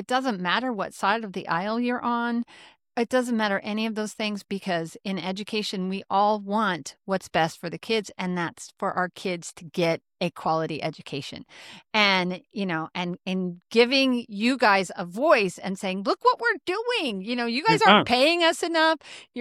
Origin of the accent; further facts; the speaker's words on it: Grand Island, Nebraska, United States; I grew up in Grand Island, Nebraska, which was about 30,000. I think it's 40,000 now